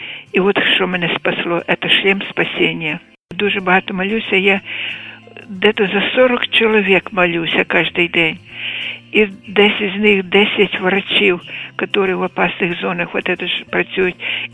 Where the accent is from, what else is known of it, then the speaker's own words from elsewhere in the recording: Kyiv, Ukraine; Я з Києва